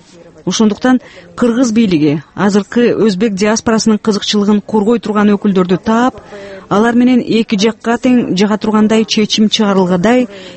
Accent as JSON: {"language": "Kyrgyz", "country": "Kazakhstan", "tie": "born or raised there", "said": "Мен өзүм Казакстанда туруп өскөм. Ал жакка тез-тез каттап турам."}